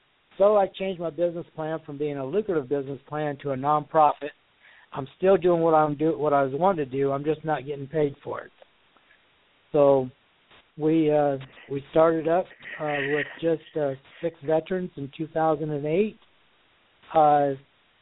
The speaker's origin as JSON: {"language": "English", "region": "Iowa", "country": "United States", "tie": "born or raised there", "said": "I'm based out of Iowa. I'm born and bred in Iowa."}